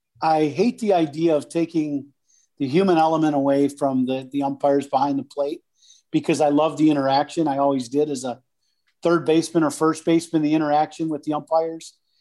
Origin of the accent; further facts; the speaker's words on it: Chicago, Illinois, United States; With life in Chicago, I'm a Chicagoan, right?